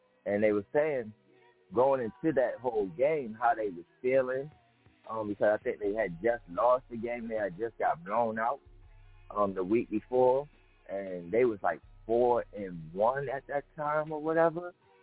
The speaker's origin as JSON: {"language": "English", "region": "New York", "country": "United States", "said": "Like, that's how I say it because I'm from New York."}